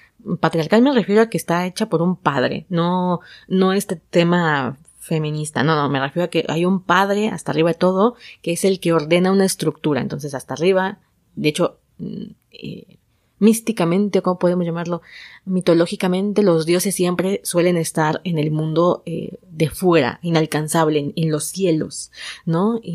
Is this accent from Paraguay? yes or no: no; Mexico; Yo soy de México, soy del país de México, pero no vivo en la Ciudad de México.